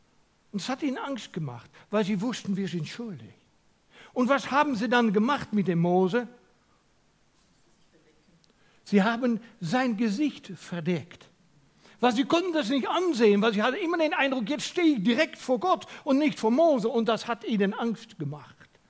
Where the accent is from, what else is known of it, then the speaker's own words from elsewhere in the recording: Netherlands; accent: Dutch; German is a second language; now in Switzerland; Man hört an mir immer noch meinen holländischen Akzent.